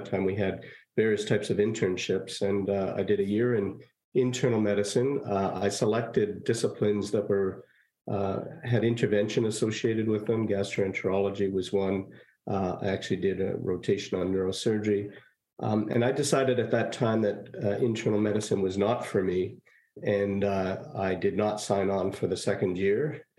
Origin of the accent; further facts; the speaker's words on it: Saint-Laurent, Quebec, Canada; born there; I was born in Saint-Laurent, Quebec. I was the youngest of four children.